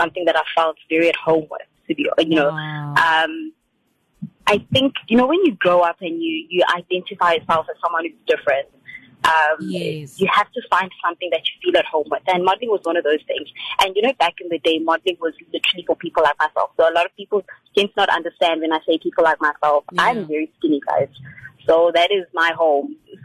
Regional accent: Pinetown, KwaZulu-Natal, South Africa; I come from Pinetown. So I'm no stranger to the streets of Durban. I was born and bred this side.

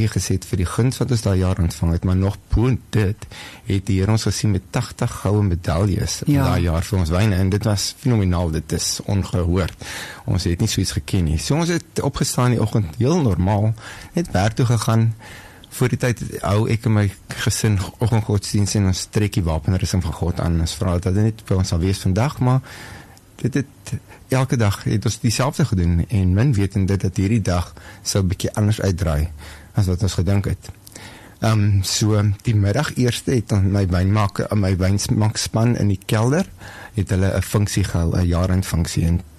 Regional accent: Stellenbosch, Western Cape, South Africa; Ja, ek is gebore by Kulinhof Wynkelder in Stellenbosch en ek het daar groot geword.

